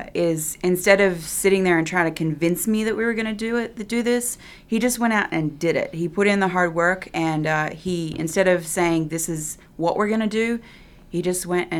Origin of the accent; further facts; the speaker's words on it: Australia; now in United States; I'm originally from Australia by way of New York.